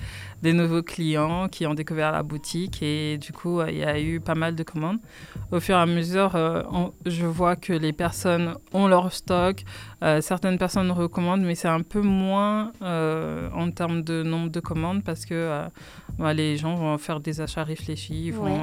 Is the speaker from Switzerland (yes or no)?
no; Senegal; je suis originaire du Sénégal.